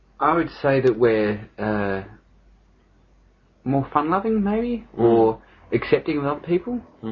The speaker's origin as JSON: {"language": "English", "town": "Brisbane", "region": "Queensland", "country": "Australia", "tie": "born or raised there", "said": "I had my teenage years in Brisbane, growing up in Brisbane."}